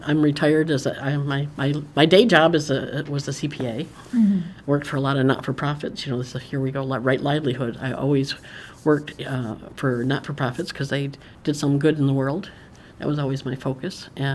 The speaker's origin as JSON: {"language": "English", "town": "Utica", "region": "New York", "country": "United States", "tie": "born or raised there", "said": "After being in New York City, I moved up back to Utica, which is my hometown, to take care of my parents"}